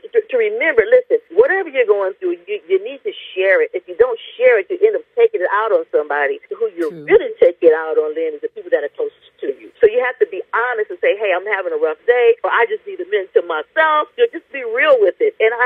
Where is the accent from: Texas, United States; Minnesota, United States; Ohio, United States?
Ohio, United States; Toledo; But I grew up in Toledo, so I was like less than an hour from Detroit. So I had a lot of Detroit influences, okay?